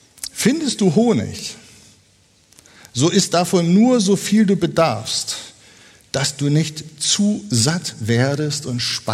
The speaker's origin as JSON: {"language": "German", "region": "East Germany", "country": "Germany", "said": "wir kommen aus dem Osten"}